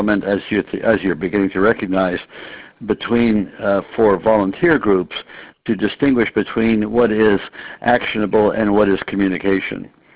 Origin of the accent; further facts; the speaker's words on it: Springfield, Massachusetts, United States; born there; I was born in Springfield. And so I know the state very, very well, and went to school in Worcester.